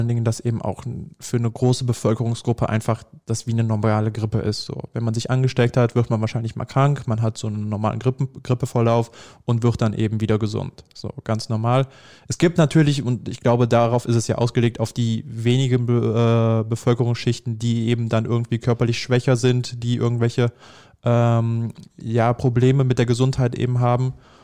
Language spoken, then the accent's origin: German; Heinsberg, North Rhine-Westphalia, Germany; ich komme aus der Region rund um Heinsberg